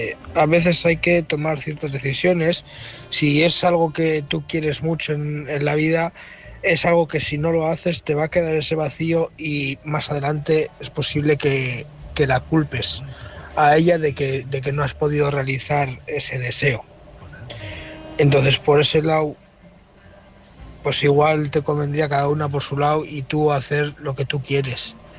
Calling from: Bilbao, Basque Country, Spain; de Bilbao.

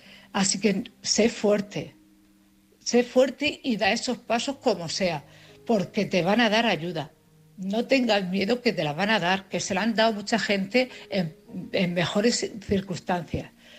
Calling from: Cartagena, Region of Murcia, Spain; de Cartagena.

